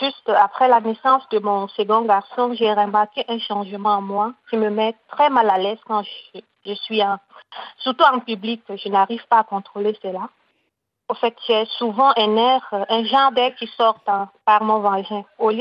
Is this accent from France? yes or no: no; Chad; car ici, chez nous, au Tchad, la plupart des femmes